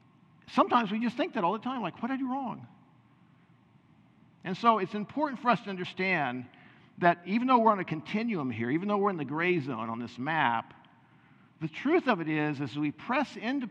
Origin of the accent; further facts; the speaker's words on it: United States; Now, being an American, we don't really understand this, right?